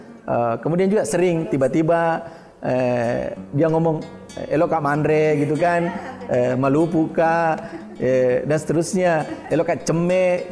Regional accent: Sinjai, South Sulawesi, Indonesia; born there; also born or lived in Bone; Ya, Bone juga yang tetangga dengan tempat kelahiran saya Sinjai, apalagi saya orang Bone itu

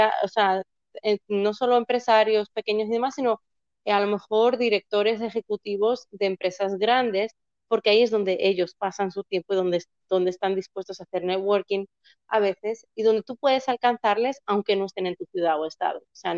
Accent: Spain; moved away as an adult; now in United States; yo soy española. Vine a Estados Unidos hace unos 10 años, más o menos. Si van a cumplir 10 años, me mudé primero a Nueva York.

